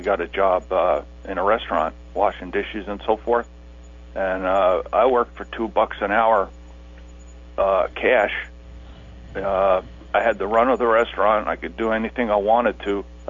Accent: New Jersey, United States; and I grew up in New Jersey, you know, and there were, back in the 60s and 70s, there were a lot of entry-level jobs that a young man could get

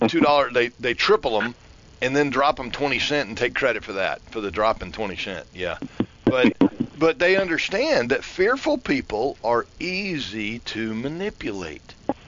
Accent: Florida, United States; I went to school with the guy back in my hometown in Central Florida a few years ago

